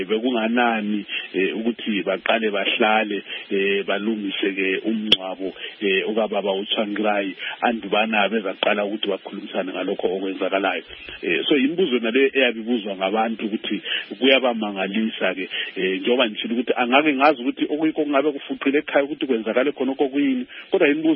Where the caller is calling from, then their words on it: Turkey; I'm talking from Turkey, and whatever I have heard, I only heard it over the social media.